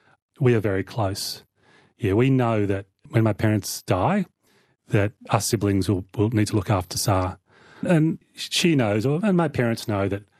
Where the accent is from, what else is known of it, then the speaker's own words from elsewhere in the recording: Victoria, Australia; also born or lived in Melbourne; growing up in a farmhouse behind a levee bank in a bean field by the banks of the Snowy River in a very sort of isolated community upstream of Orbost in far east Gippsland. I was taken there when I was 4 years old.